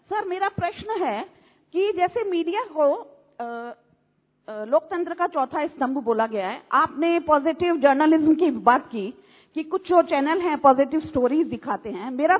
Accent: Kolkata, West Bengal, India; और मैं कलकत्ता से हूँ

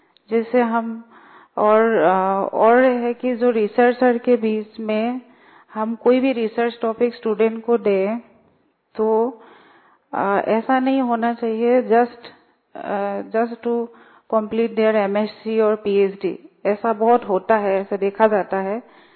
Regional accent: Jodhpur, Rajasthan, India; और मैं जोधपुर से आई हूँ

